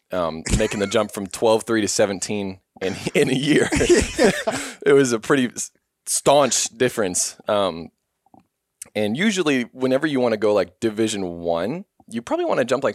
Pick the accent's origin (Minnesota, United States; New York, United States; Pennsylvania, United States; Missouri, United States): Missouri, United States; Kansas City; I grew up in Kansas City, which I don't know the exact number, but it's like 350,000, maybe like 400,000 people in the city, like skyscrapers and all.